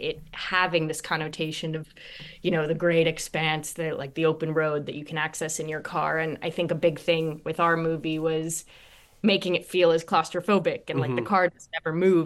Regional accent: New York, United States; now in Los Angeles, United States; I mean, I'm from New York. I didn't learn how to drive until I decided I was moving to LA.

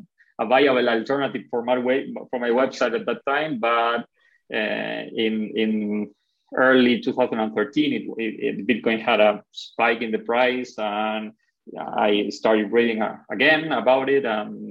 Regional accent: Argentina; moved away as an adult; now in Chile; I live in Chile. I'm actually from Argentina, but I've been living in Chile for the past 13 years.

